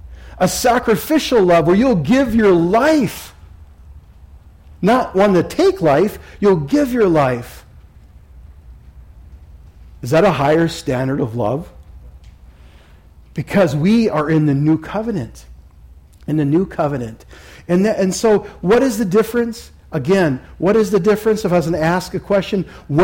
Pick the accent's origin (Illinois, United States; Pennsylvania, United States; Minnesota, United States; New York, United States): Minnesota, United States; Purple and gold go with what team? I'm from Minnesota. Vikings, oh yeah.